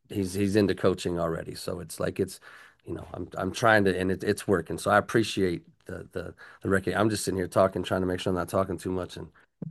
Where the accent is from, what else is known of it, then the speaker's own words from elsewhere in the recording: Midwest, United States; I come from the Midwest where it's flat and there's nothing but pig farms around me.